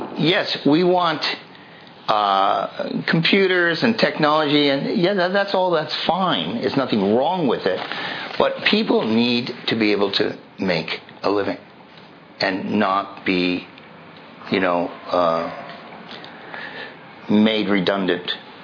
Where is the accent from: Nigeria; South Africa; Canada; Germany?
Canada; now in United States; I'm born and raised in Canada and live most of my life in the U.S.